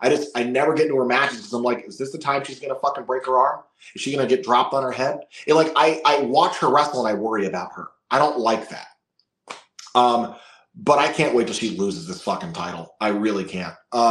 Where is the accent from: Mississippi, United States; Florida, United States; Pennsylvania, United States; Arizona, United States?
Florida, United States; I'm from Florida.